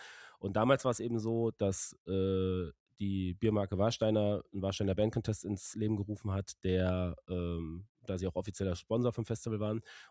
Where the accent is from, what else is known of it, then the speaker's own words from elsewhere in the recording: Frankfurt, Hesse, Germany; ich komme aus Frankfurt, die anderen Jungs so aus der Region, teilweise noch ein bisschen aus der Heimat in Rheinland-Pfalz.